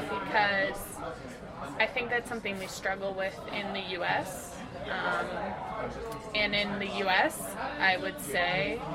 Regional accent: Washington, District of Columbia, United States; You know, I'm from Washington, D.C. Our market has a large black population

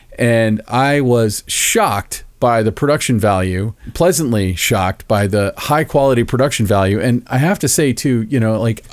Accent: Orlando, Florida, United States; because I grew up in Orlando, Florida, and I have been to Disney 10 billion times.

